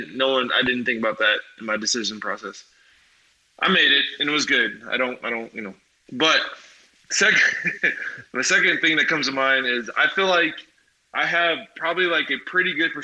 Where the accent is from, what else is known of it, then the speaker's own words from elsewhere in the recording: California, United States; I'm from California. I've never really been in the cold.